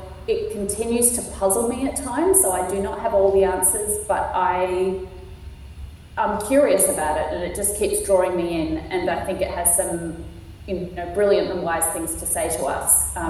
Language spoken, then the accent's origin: English; South Africa; moved away; and I grew up in South Africa for the first part of my life